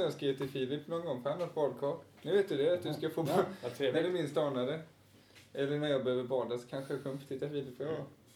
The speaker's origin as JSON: {"language": "Swedish", "town": "Alstermo", "region": "Kronoberg County", "country": "Sweden", "said": "Vi har i, där jag kommer från Alstermo, i vår missionskyrka, så har vi en liten minibutik."}